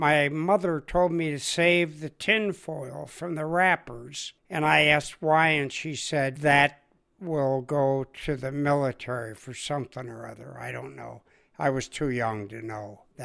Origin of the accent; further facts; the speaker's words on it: Chicago, Illinois, United States; also born or lived in Palos Heights, Illinois / Orland Park, Illinois; I grew up in Chicago, Illinois, and when I was probably 5 or 6 years old, we moved to Palos Heights, Illinois. And then when I was about 10 years old, we moved to Orland Park, Illinois.